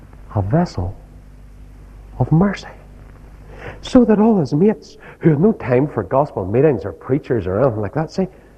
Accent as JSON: {"language": "English", "town": "Newcastle", "region": "North East England", "country": "United Kingdom", "tie": "born or raised there", "said": "I think of a man in my hometown of Newcastle."}